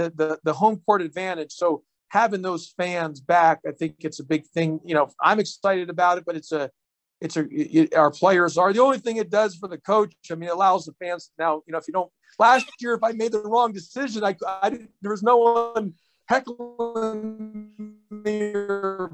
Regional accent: Houston, Texas, United States; I grew up in Houston, Texas. I went to all the Houston Astros games

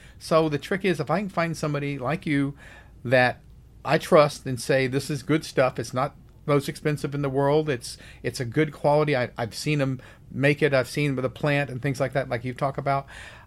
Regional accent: Texas, United States; I'm from Texas, so everybody has aloe vera juice

